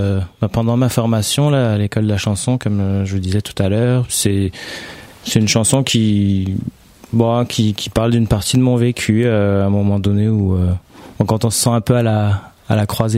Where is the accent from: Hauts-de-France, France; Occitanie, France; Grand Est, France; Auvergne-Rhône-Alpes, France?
Grand Est, France; Metz; mes parents maintenant habitent au Luxembourg, mais moi je suis du Grand Est, donc voilà, à Moselle, Metz.